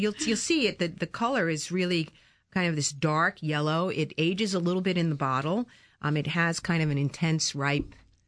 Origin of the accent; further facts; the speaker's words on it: New York, United States; accent: New York; moved away as an adult; now in Italy; I'm a New Yorker. I'm a New York girl, Long Island girl. Went to Italy back in, you can't add up the years, promise.